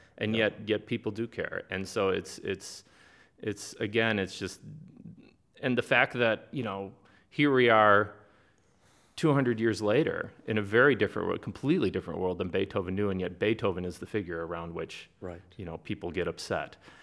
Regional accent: Niles, Illinois, United States; I grew up in Niles, Illinois, and I'm here because I'm back visiting my parents in Niles, Illinois. And I went to St. John Brebeuf School in Niles, and then I was a graduate of Maine East.

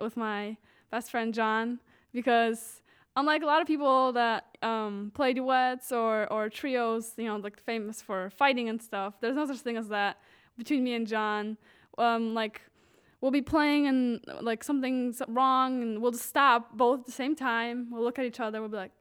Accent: Białystok, Podlaskie Voivodeship, Poland; English is a second language; the website of Jagiellonia, which is Białystok, my hometown, it's soccer team

